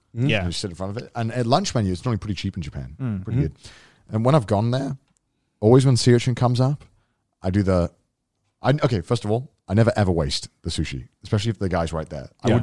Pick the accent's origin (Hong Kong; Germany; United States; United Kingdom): United Kingdom; As a British person, it is not.